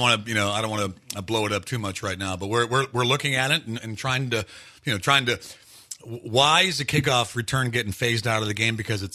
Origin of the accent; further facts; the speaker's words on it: Cleveland, Ohio, United States; Growing up in Cleveland, our favorite rule was you had to dive over the snow pile.